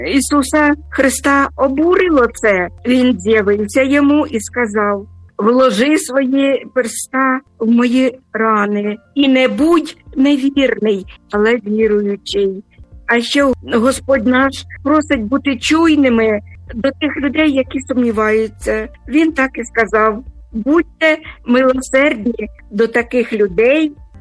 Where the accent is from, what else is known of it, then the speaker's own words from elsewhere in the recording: Sumy Oblast, Ukraine; передати моє вітання на мою Україну. на мою рідну Сумщину, в Київ, мою рідну столицю України.